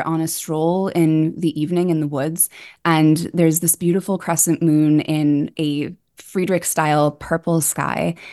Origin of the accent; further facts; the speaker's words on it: New York City, New York, United States; And I grew up on the Upper West Side and I had no idea that this place was there.